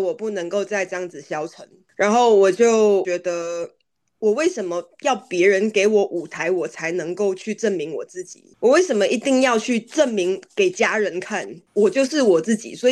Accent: Johor Bahru, Johor, Malaysia; moved away as an adult; also born or lived in Kuching / Singapore; now in Taiwan; 我在古晋出生，然后我一岁就被带去新加坡，三四岁在新山，然后到十九岁来台湾。对啊，所以我其实都是一直在跨越新加坡跟新山，所以我在那边接触到的东西其实就是英文、马来文、华语

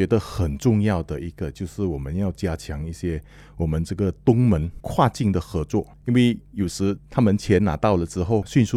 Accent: Malaysia; 境外的诈骗境内我们马来西亚的，然后我们马来西亚这边也有一个团伙

